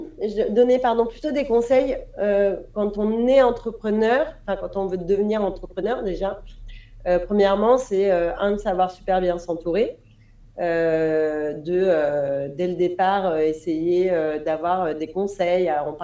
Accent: Paris, Île-de-France, France; je suis parisienne donc j'ai un biais.

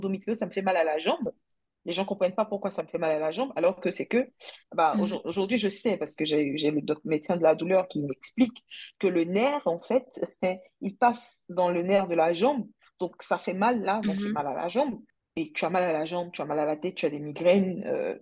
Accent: Côte d’Ivoire; now in France; mariée à un Nigérian. Donc maintenant, je suis ivoiro-nigériane. Je viens du centre-ouest de la Côte d'Ivoire. Je suis gourou de père et de mère.

